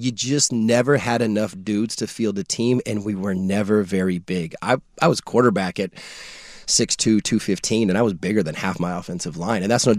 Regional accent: Washington, United States; also born or lived in Seattle; Yeah, so I didn't grow up in Portland. I was born in Seattle. I grew up in the kind of the Washington area, not in Seattle, but much farther south.

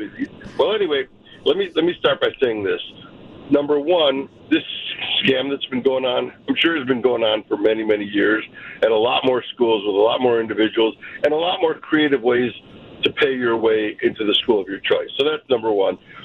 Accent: Illinois, United States; which is why I live in the North Shore, because I grew up on the South Side, and I didn't want my kids to go to the high school that I went to.

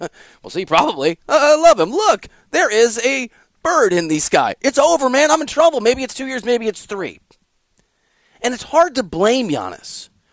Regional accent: Dubuque, Iowa, United States; The Milwaukee Bucks are the organization, and I'm from Dubuque, Iowa, guys, so let's not get mad at me, okay?

